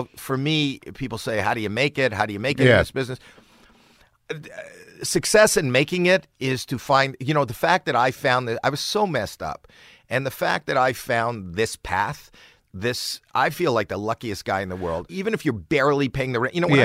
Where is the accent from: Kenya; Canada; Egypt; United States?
Canada; Toronto, Ontario; I'm from Toronto